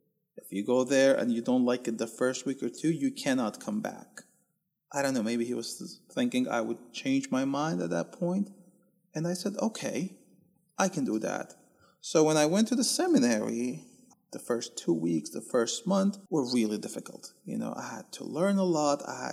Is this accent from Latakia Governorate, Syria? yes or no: yes; Kessab, Latakia Governorate, Syria; There was another fellow who was a seminarian from my hometown of Kesab.